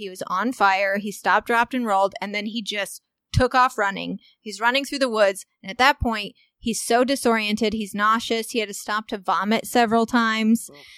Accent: Walnut Hill, Illinois, United States; I feel like if I went back to my hometown in Walnut Hill, Illinois, and I said kilometers, they'd be like, what?

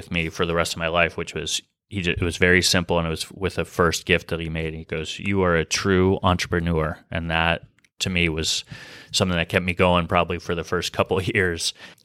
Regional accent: San Francisco, California, United States; I knew the philanthropic sector and the nonprofit sector a bit from growing up in San Francisco, but not a lot.

